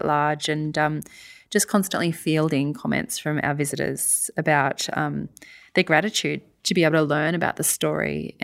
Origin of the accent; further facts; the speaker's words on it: Sydney, New South Wales, Australia; moved away; No, I've been in Carra for 7 years. So I was born in Sydney. So I'm a Sydney girl, and I've been in the country now for 7 years.